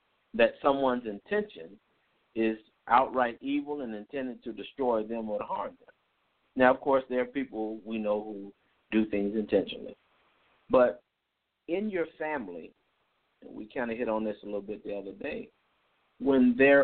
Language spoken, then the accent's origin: English; Chicago, Illinois, United States; when I grew up in Chicago, I learned that if you wanted something in the streets, you had to have some kind of hustle.